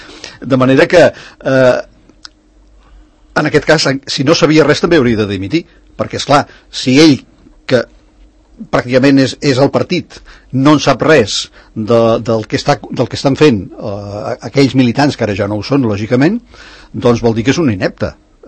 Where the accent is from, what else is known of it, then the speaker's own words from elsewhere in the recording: Catalonia, Spain; Com a catalans sabem qui és cadascú, aquí ens coneixem tots